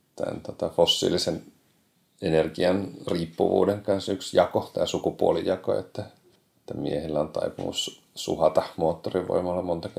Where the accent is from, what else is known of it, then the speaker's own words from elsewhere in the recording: Järvenpää, Uusimaa, Finland; moved away as an adult; now in Tampere, Finland; No mä oon Järvenpäästä kotoisin, ja sitten lukion jälkeen tulin Tampereelle opiskelemaan ja jäänyt tänne sitten sille tielle.